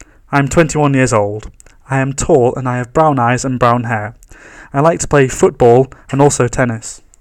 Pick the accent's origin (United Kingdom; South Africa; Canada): United Kingdom; Hull, Yorkshire and the Humber; now in Paris, France; I am from England. I live in the north of England, in a city called Hull, which is next to the sea. It used to be a big fishing port.